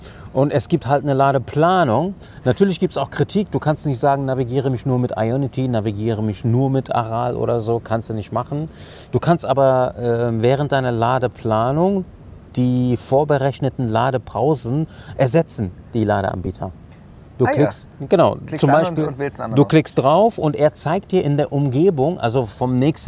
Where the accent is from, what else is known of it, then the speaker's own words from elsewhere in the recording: Cologne, North Rhine-Westphalia, Germany; Ich als Kölner natürlich